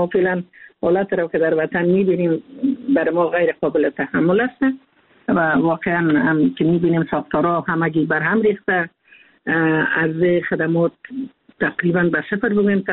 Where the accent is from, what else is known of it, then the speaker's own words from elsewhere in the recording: Afghanistan; هر یک ما افغان هستیم،